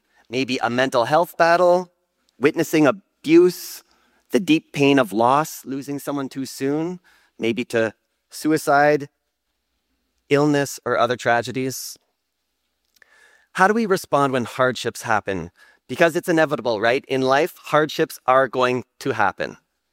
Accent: Elmira, Ontario, Canada; moved away as an adult; now in Philippines; I was born and raised in Elmira, Ontario, and WMB has been my, shout out to Elmira, WMB has been my home church since I was born. But 16 years ago, as Renee mentioned, I moved to the Philippines.

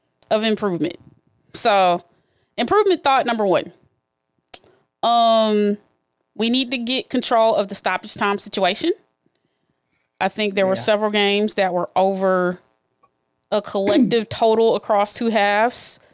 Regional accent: Atlanta, Georgia, United States; accent: southern; Shout out, I ain't lose my southern accent, though.

